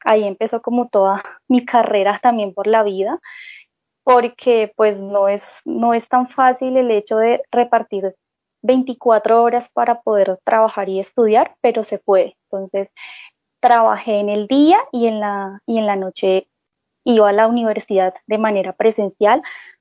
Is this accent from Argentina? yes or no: no; Bogotá, Colombia; yo tengo 24 años. Yo soy de Bogotá